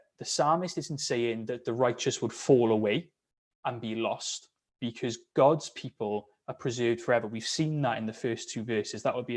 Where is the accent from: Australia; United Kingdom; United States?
United Kingdom; A horrible thing to think about, isn't it, as British people, to open up and share our feelings with other people.